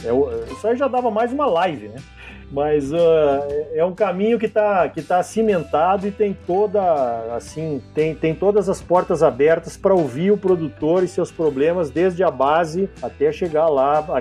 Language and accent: Portuguese; Tangará da Serra, Mato Grosso, Brazil; Lá na minha cidade, em Tangará da Serra, começou um projeto